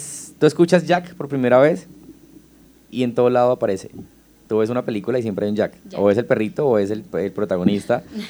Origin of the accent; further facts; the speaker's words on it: Meta, Colombia; Como lo dije ahorita, yo soy totalmente llanero.